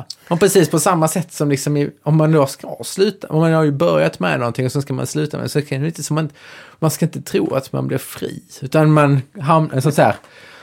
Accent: Skåne, Sweden; Jag är ju inte från Stockholm. Så här, jag är ju från Skåne.

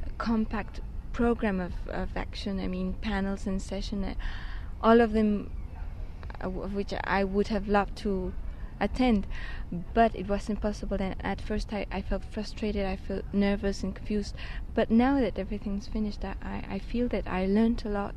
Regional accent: Mexico; I come from Mexico

